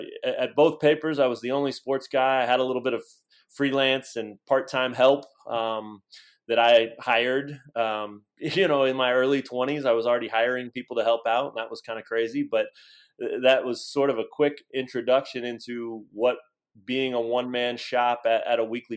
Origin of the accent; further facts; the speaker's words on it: Lawrence, Kansas, United States; I went to KU and graduated in 2000. I grew up in Lawrence